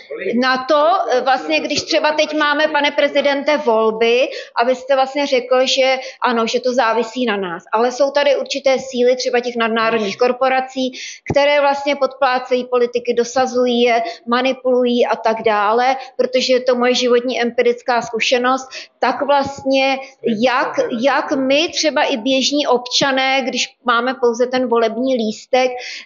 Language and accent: Czech; Slovakia; já jsem vyrostla na Slovensku